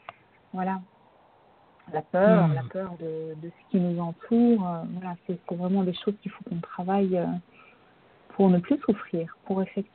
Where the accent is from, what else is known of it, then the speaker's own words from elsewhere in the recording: France; on a un historique en tant que Français